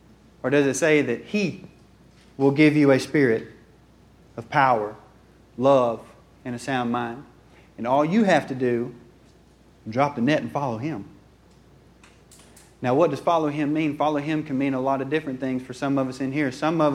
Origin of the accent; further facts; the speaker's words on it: Mississippi, United States; It was bumper to bumper, and I'm like, oh my God, you know, I'm from Mississippi, man.